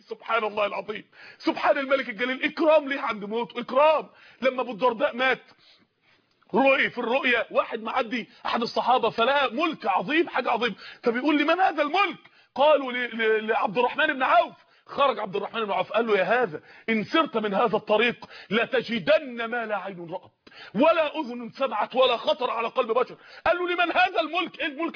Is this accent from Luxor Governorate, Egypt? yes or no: no; Mansoura, Dakahlia, Egypt; عندنا في المنصورة